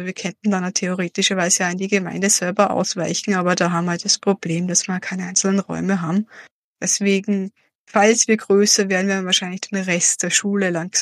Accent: Salzburg, Austria; now in Lamprechtshausen, Austria; Ich bin ja ursprünglich aus Salzburg

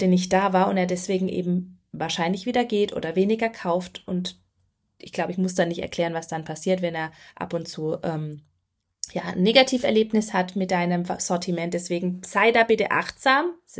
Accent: Baden-Württemberg, Germany; ich komme aus Baden-Württemberg, man hört es auch.

